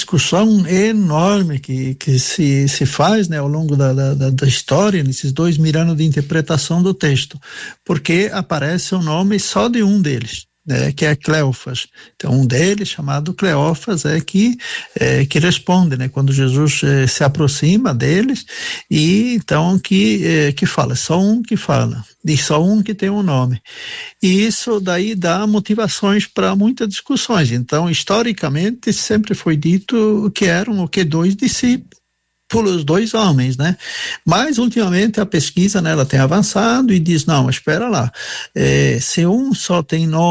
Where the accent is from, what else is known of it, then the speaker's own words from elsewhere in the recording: Romelândia, Santa Catarina, Brazil; born there; Santa Catarina, Romelândia. Romelândia. O lugar onde eu nasci.